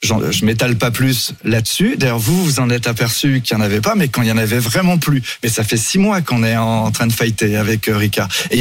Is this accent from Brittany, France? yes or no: yes; Brittany, France; Donc, moi, je suis breton, je suis cidre.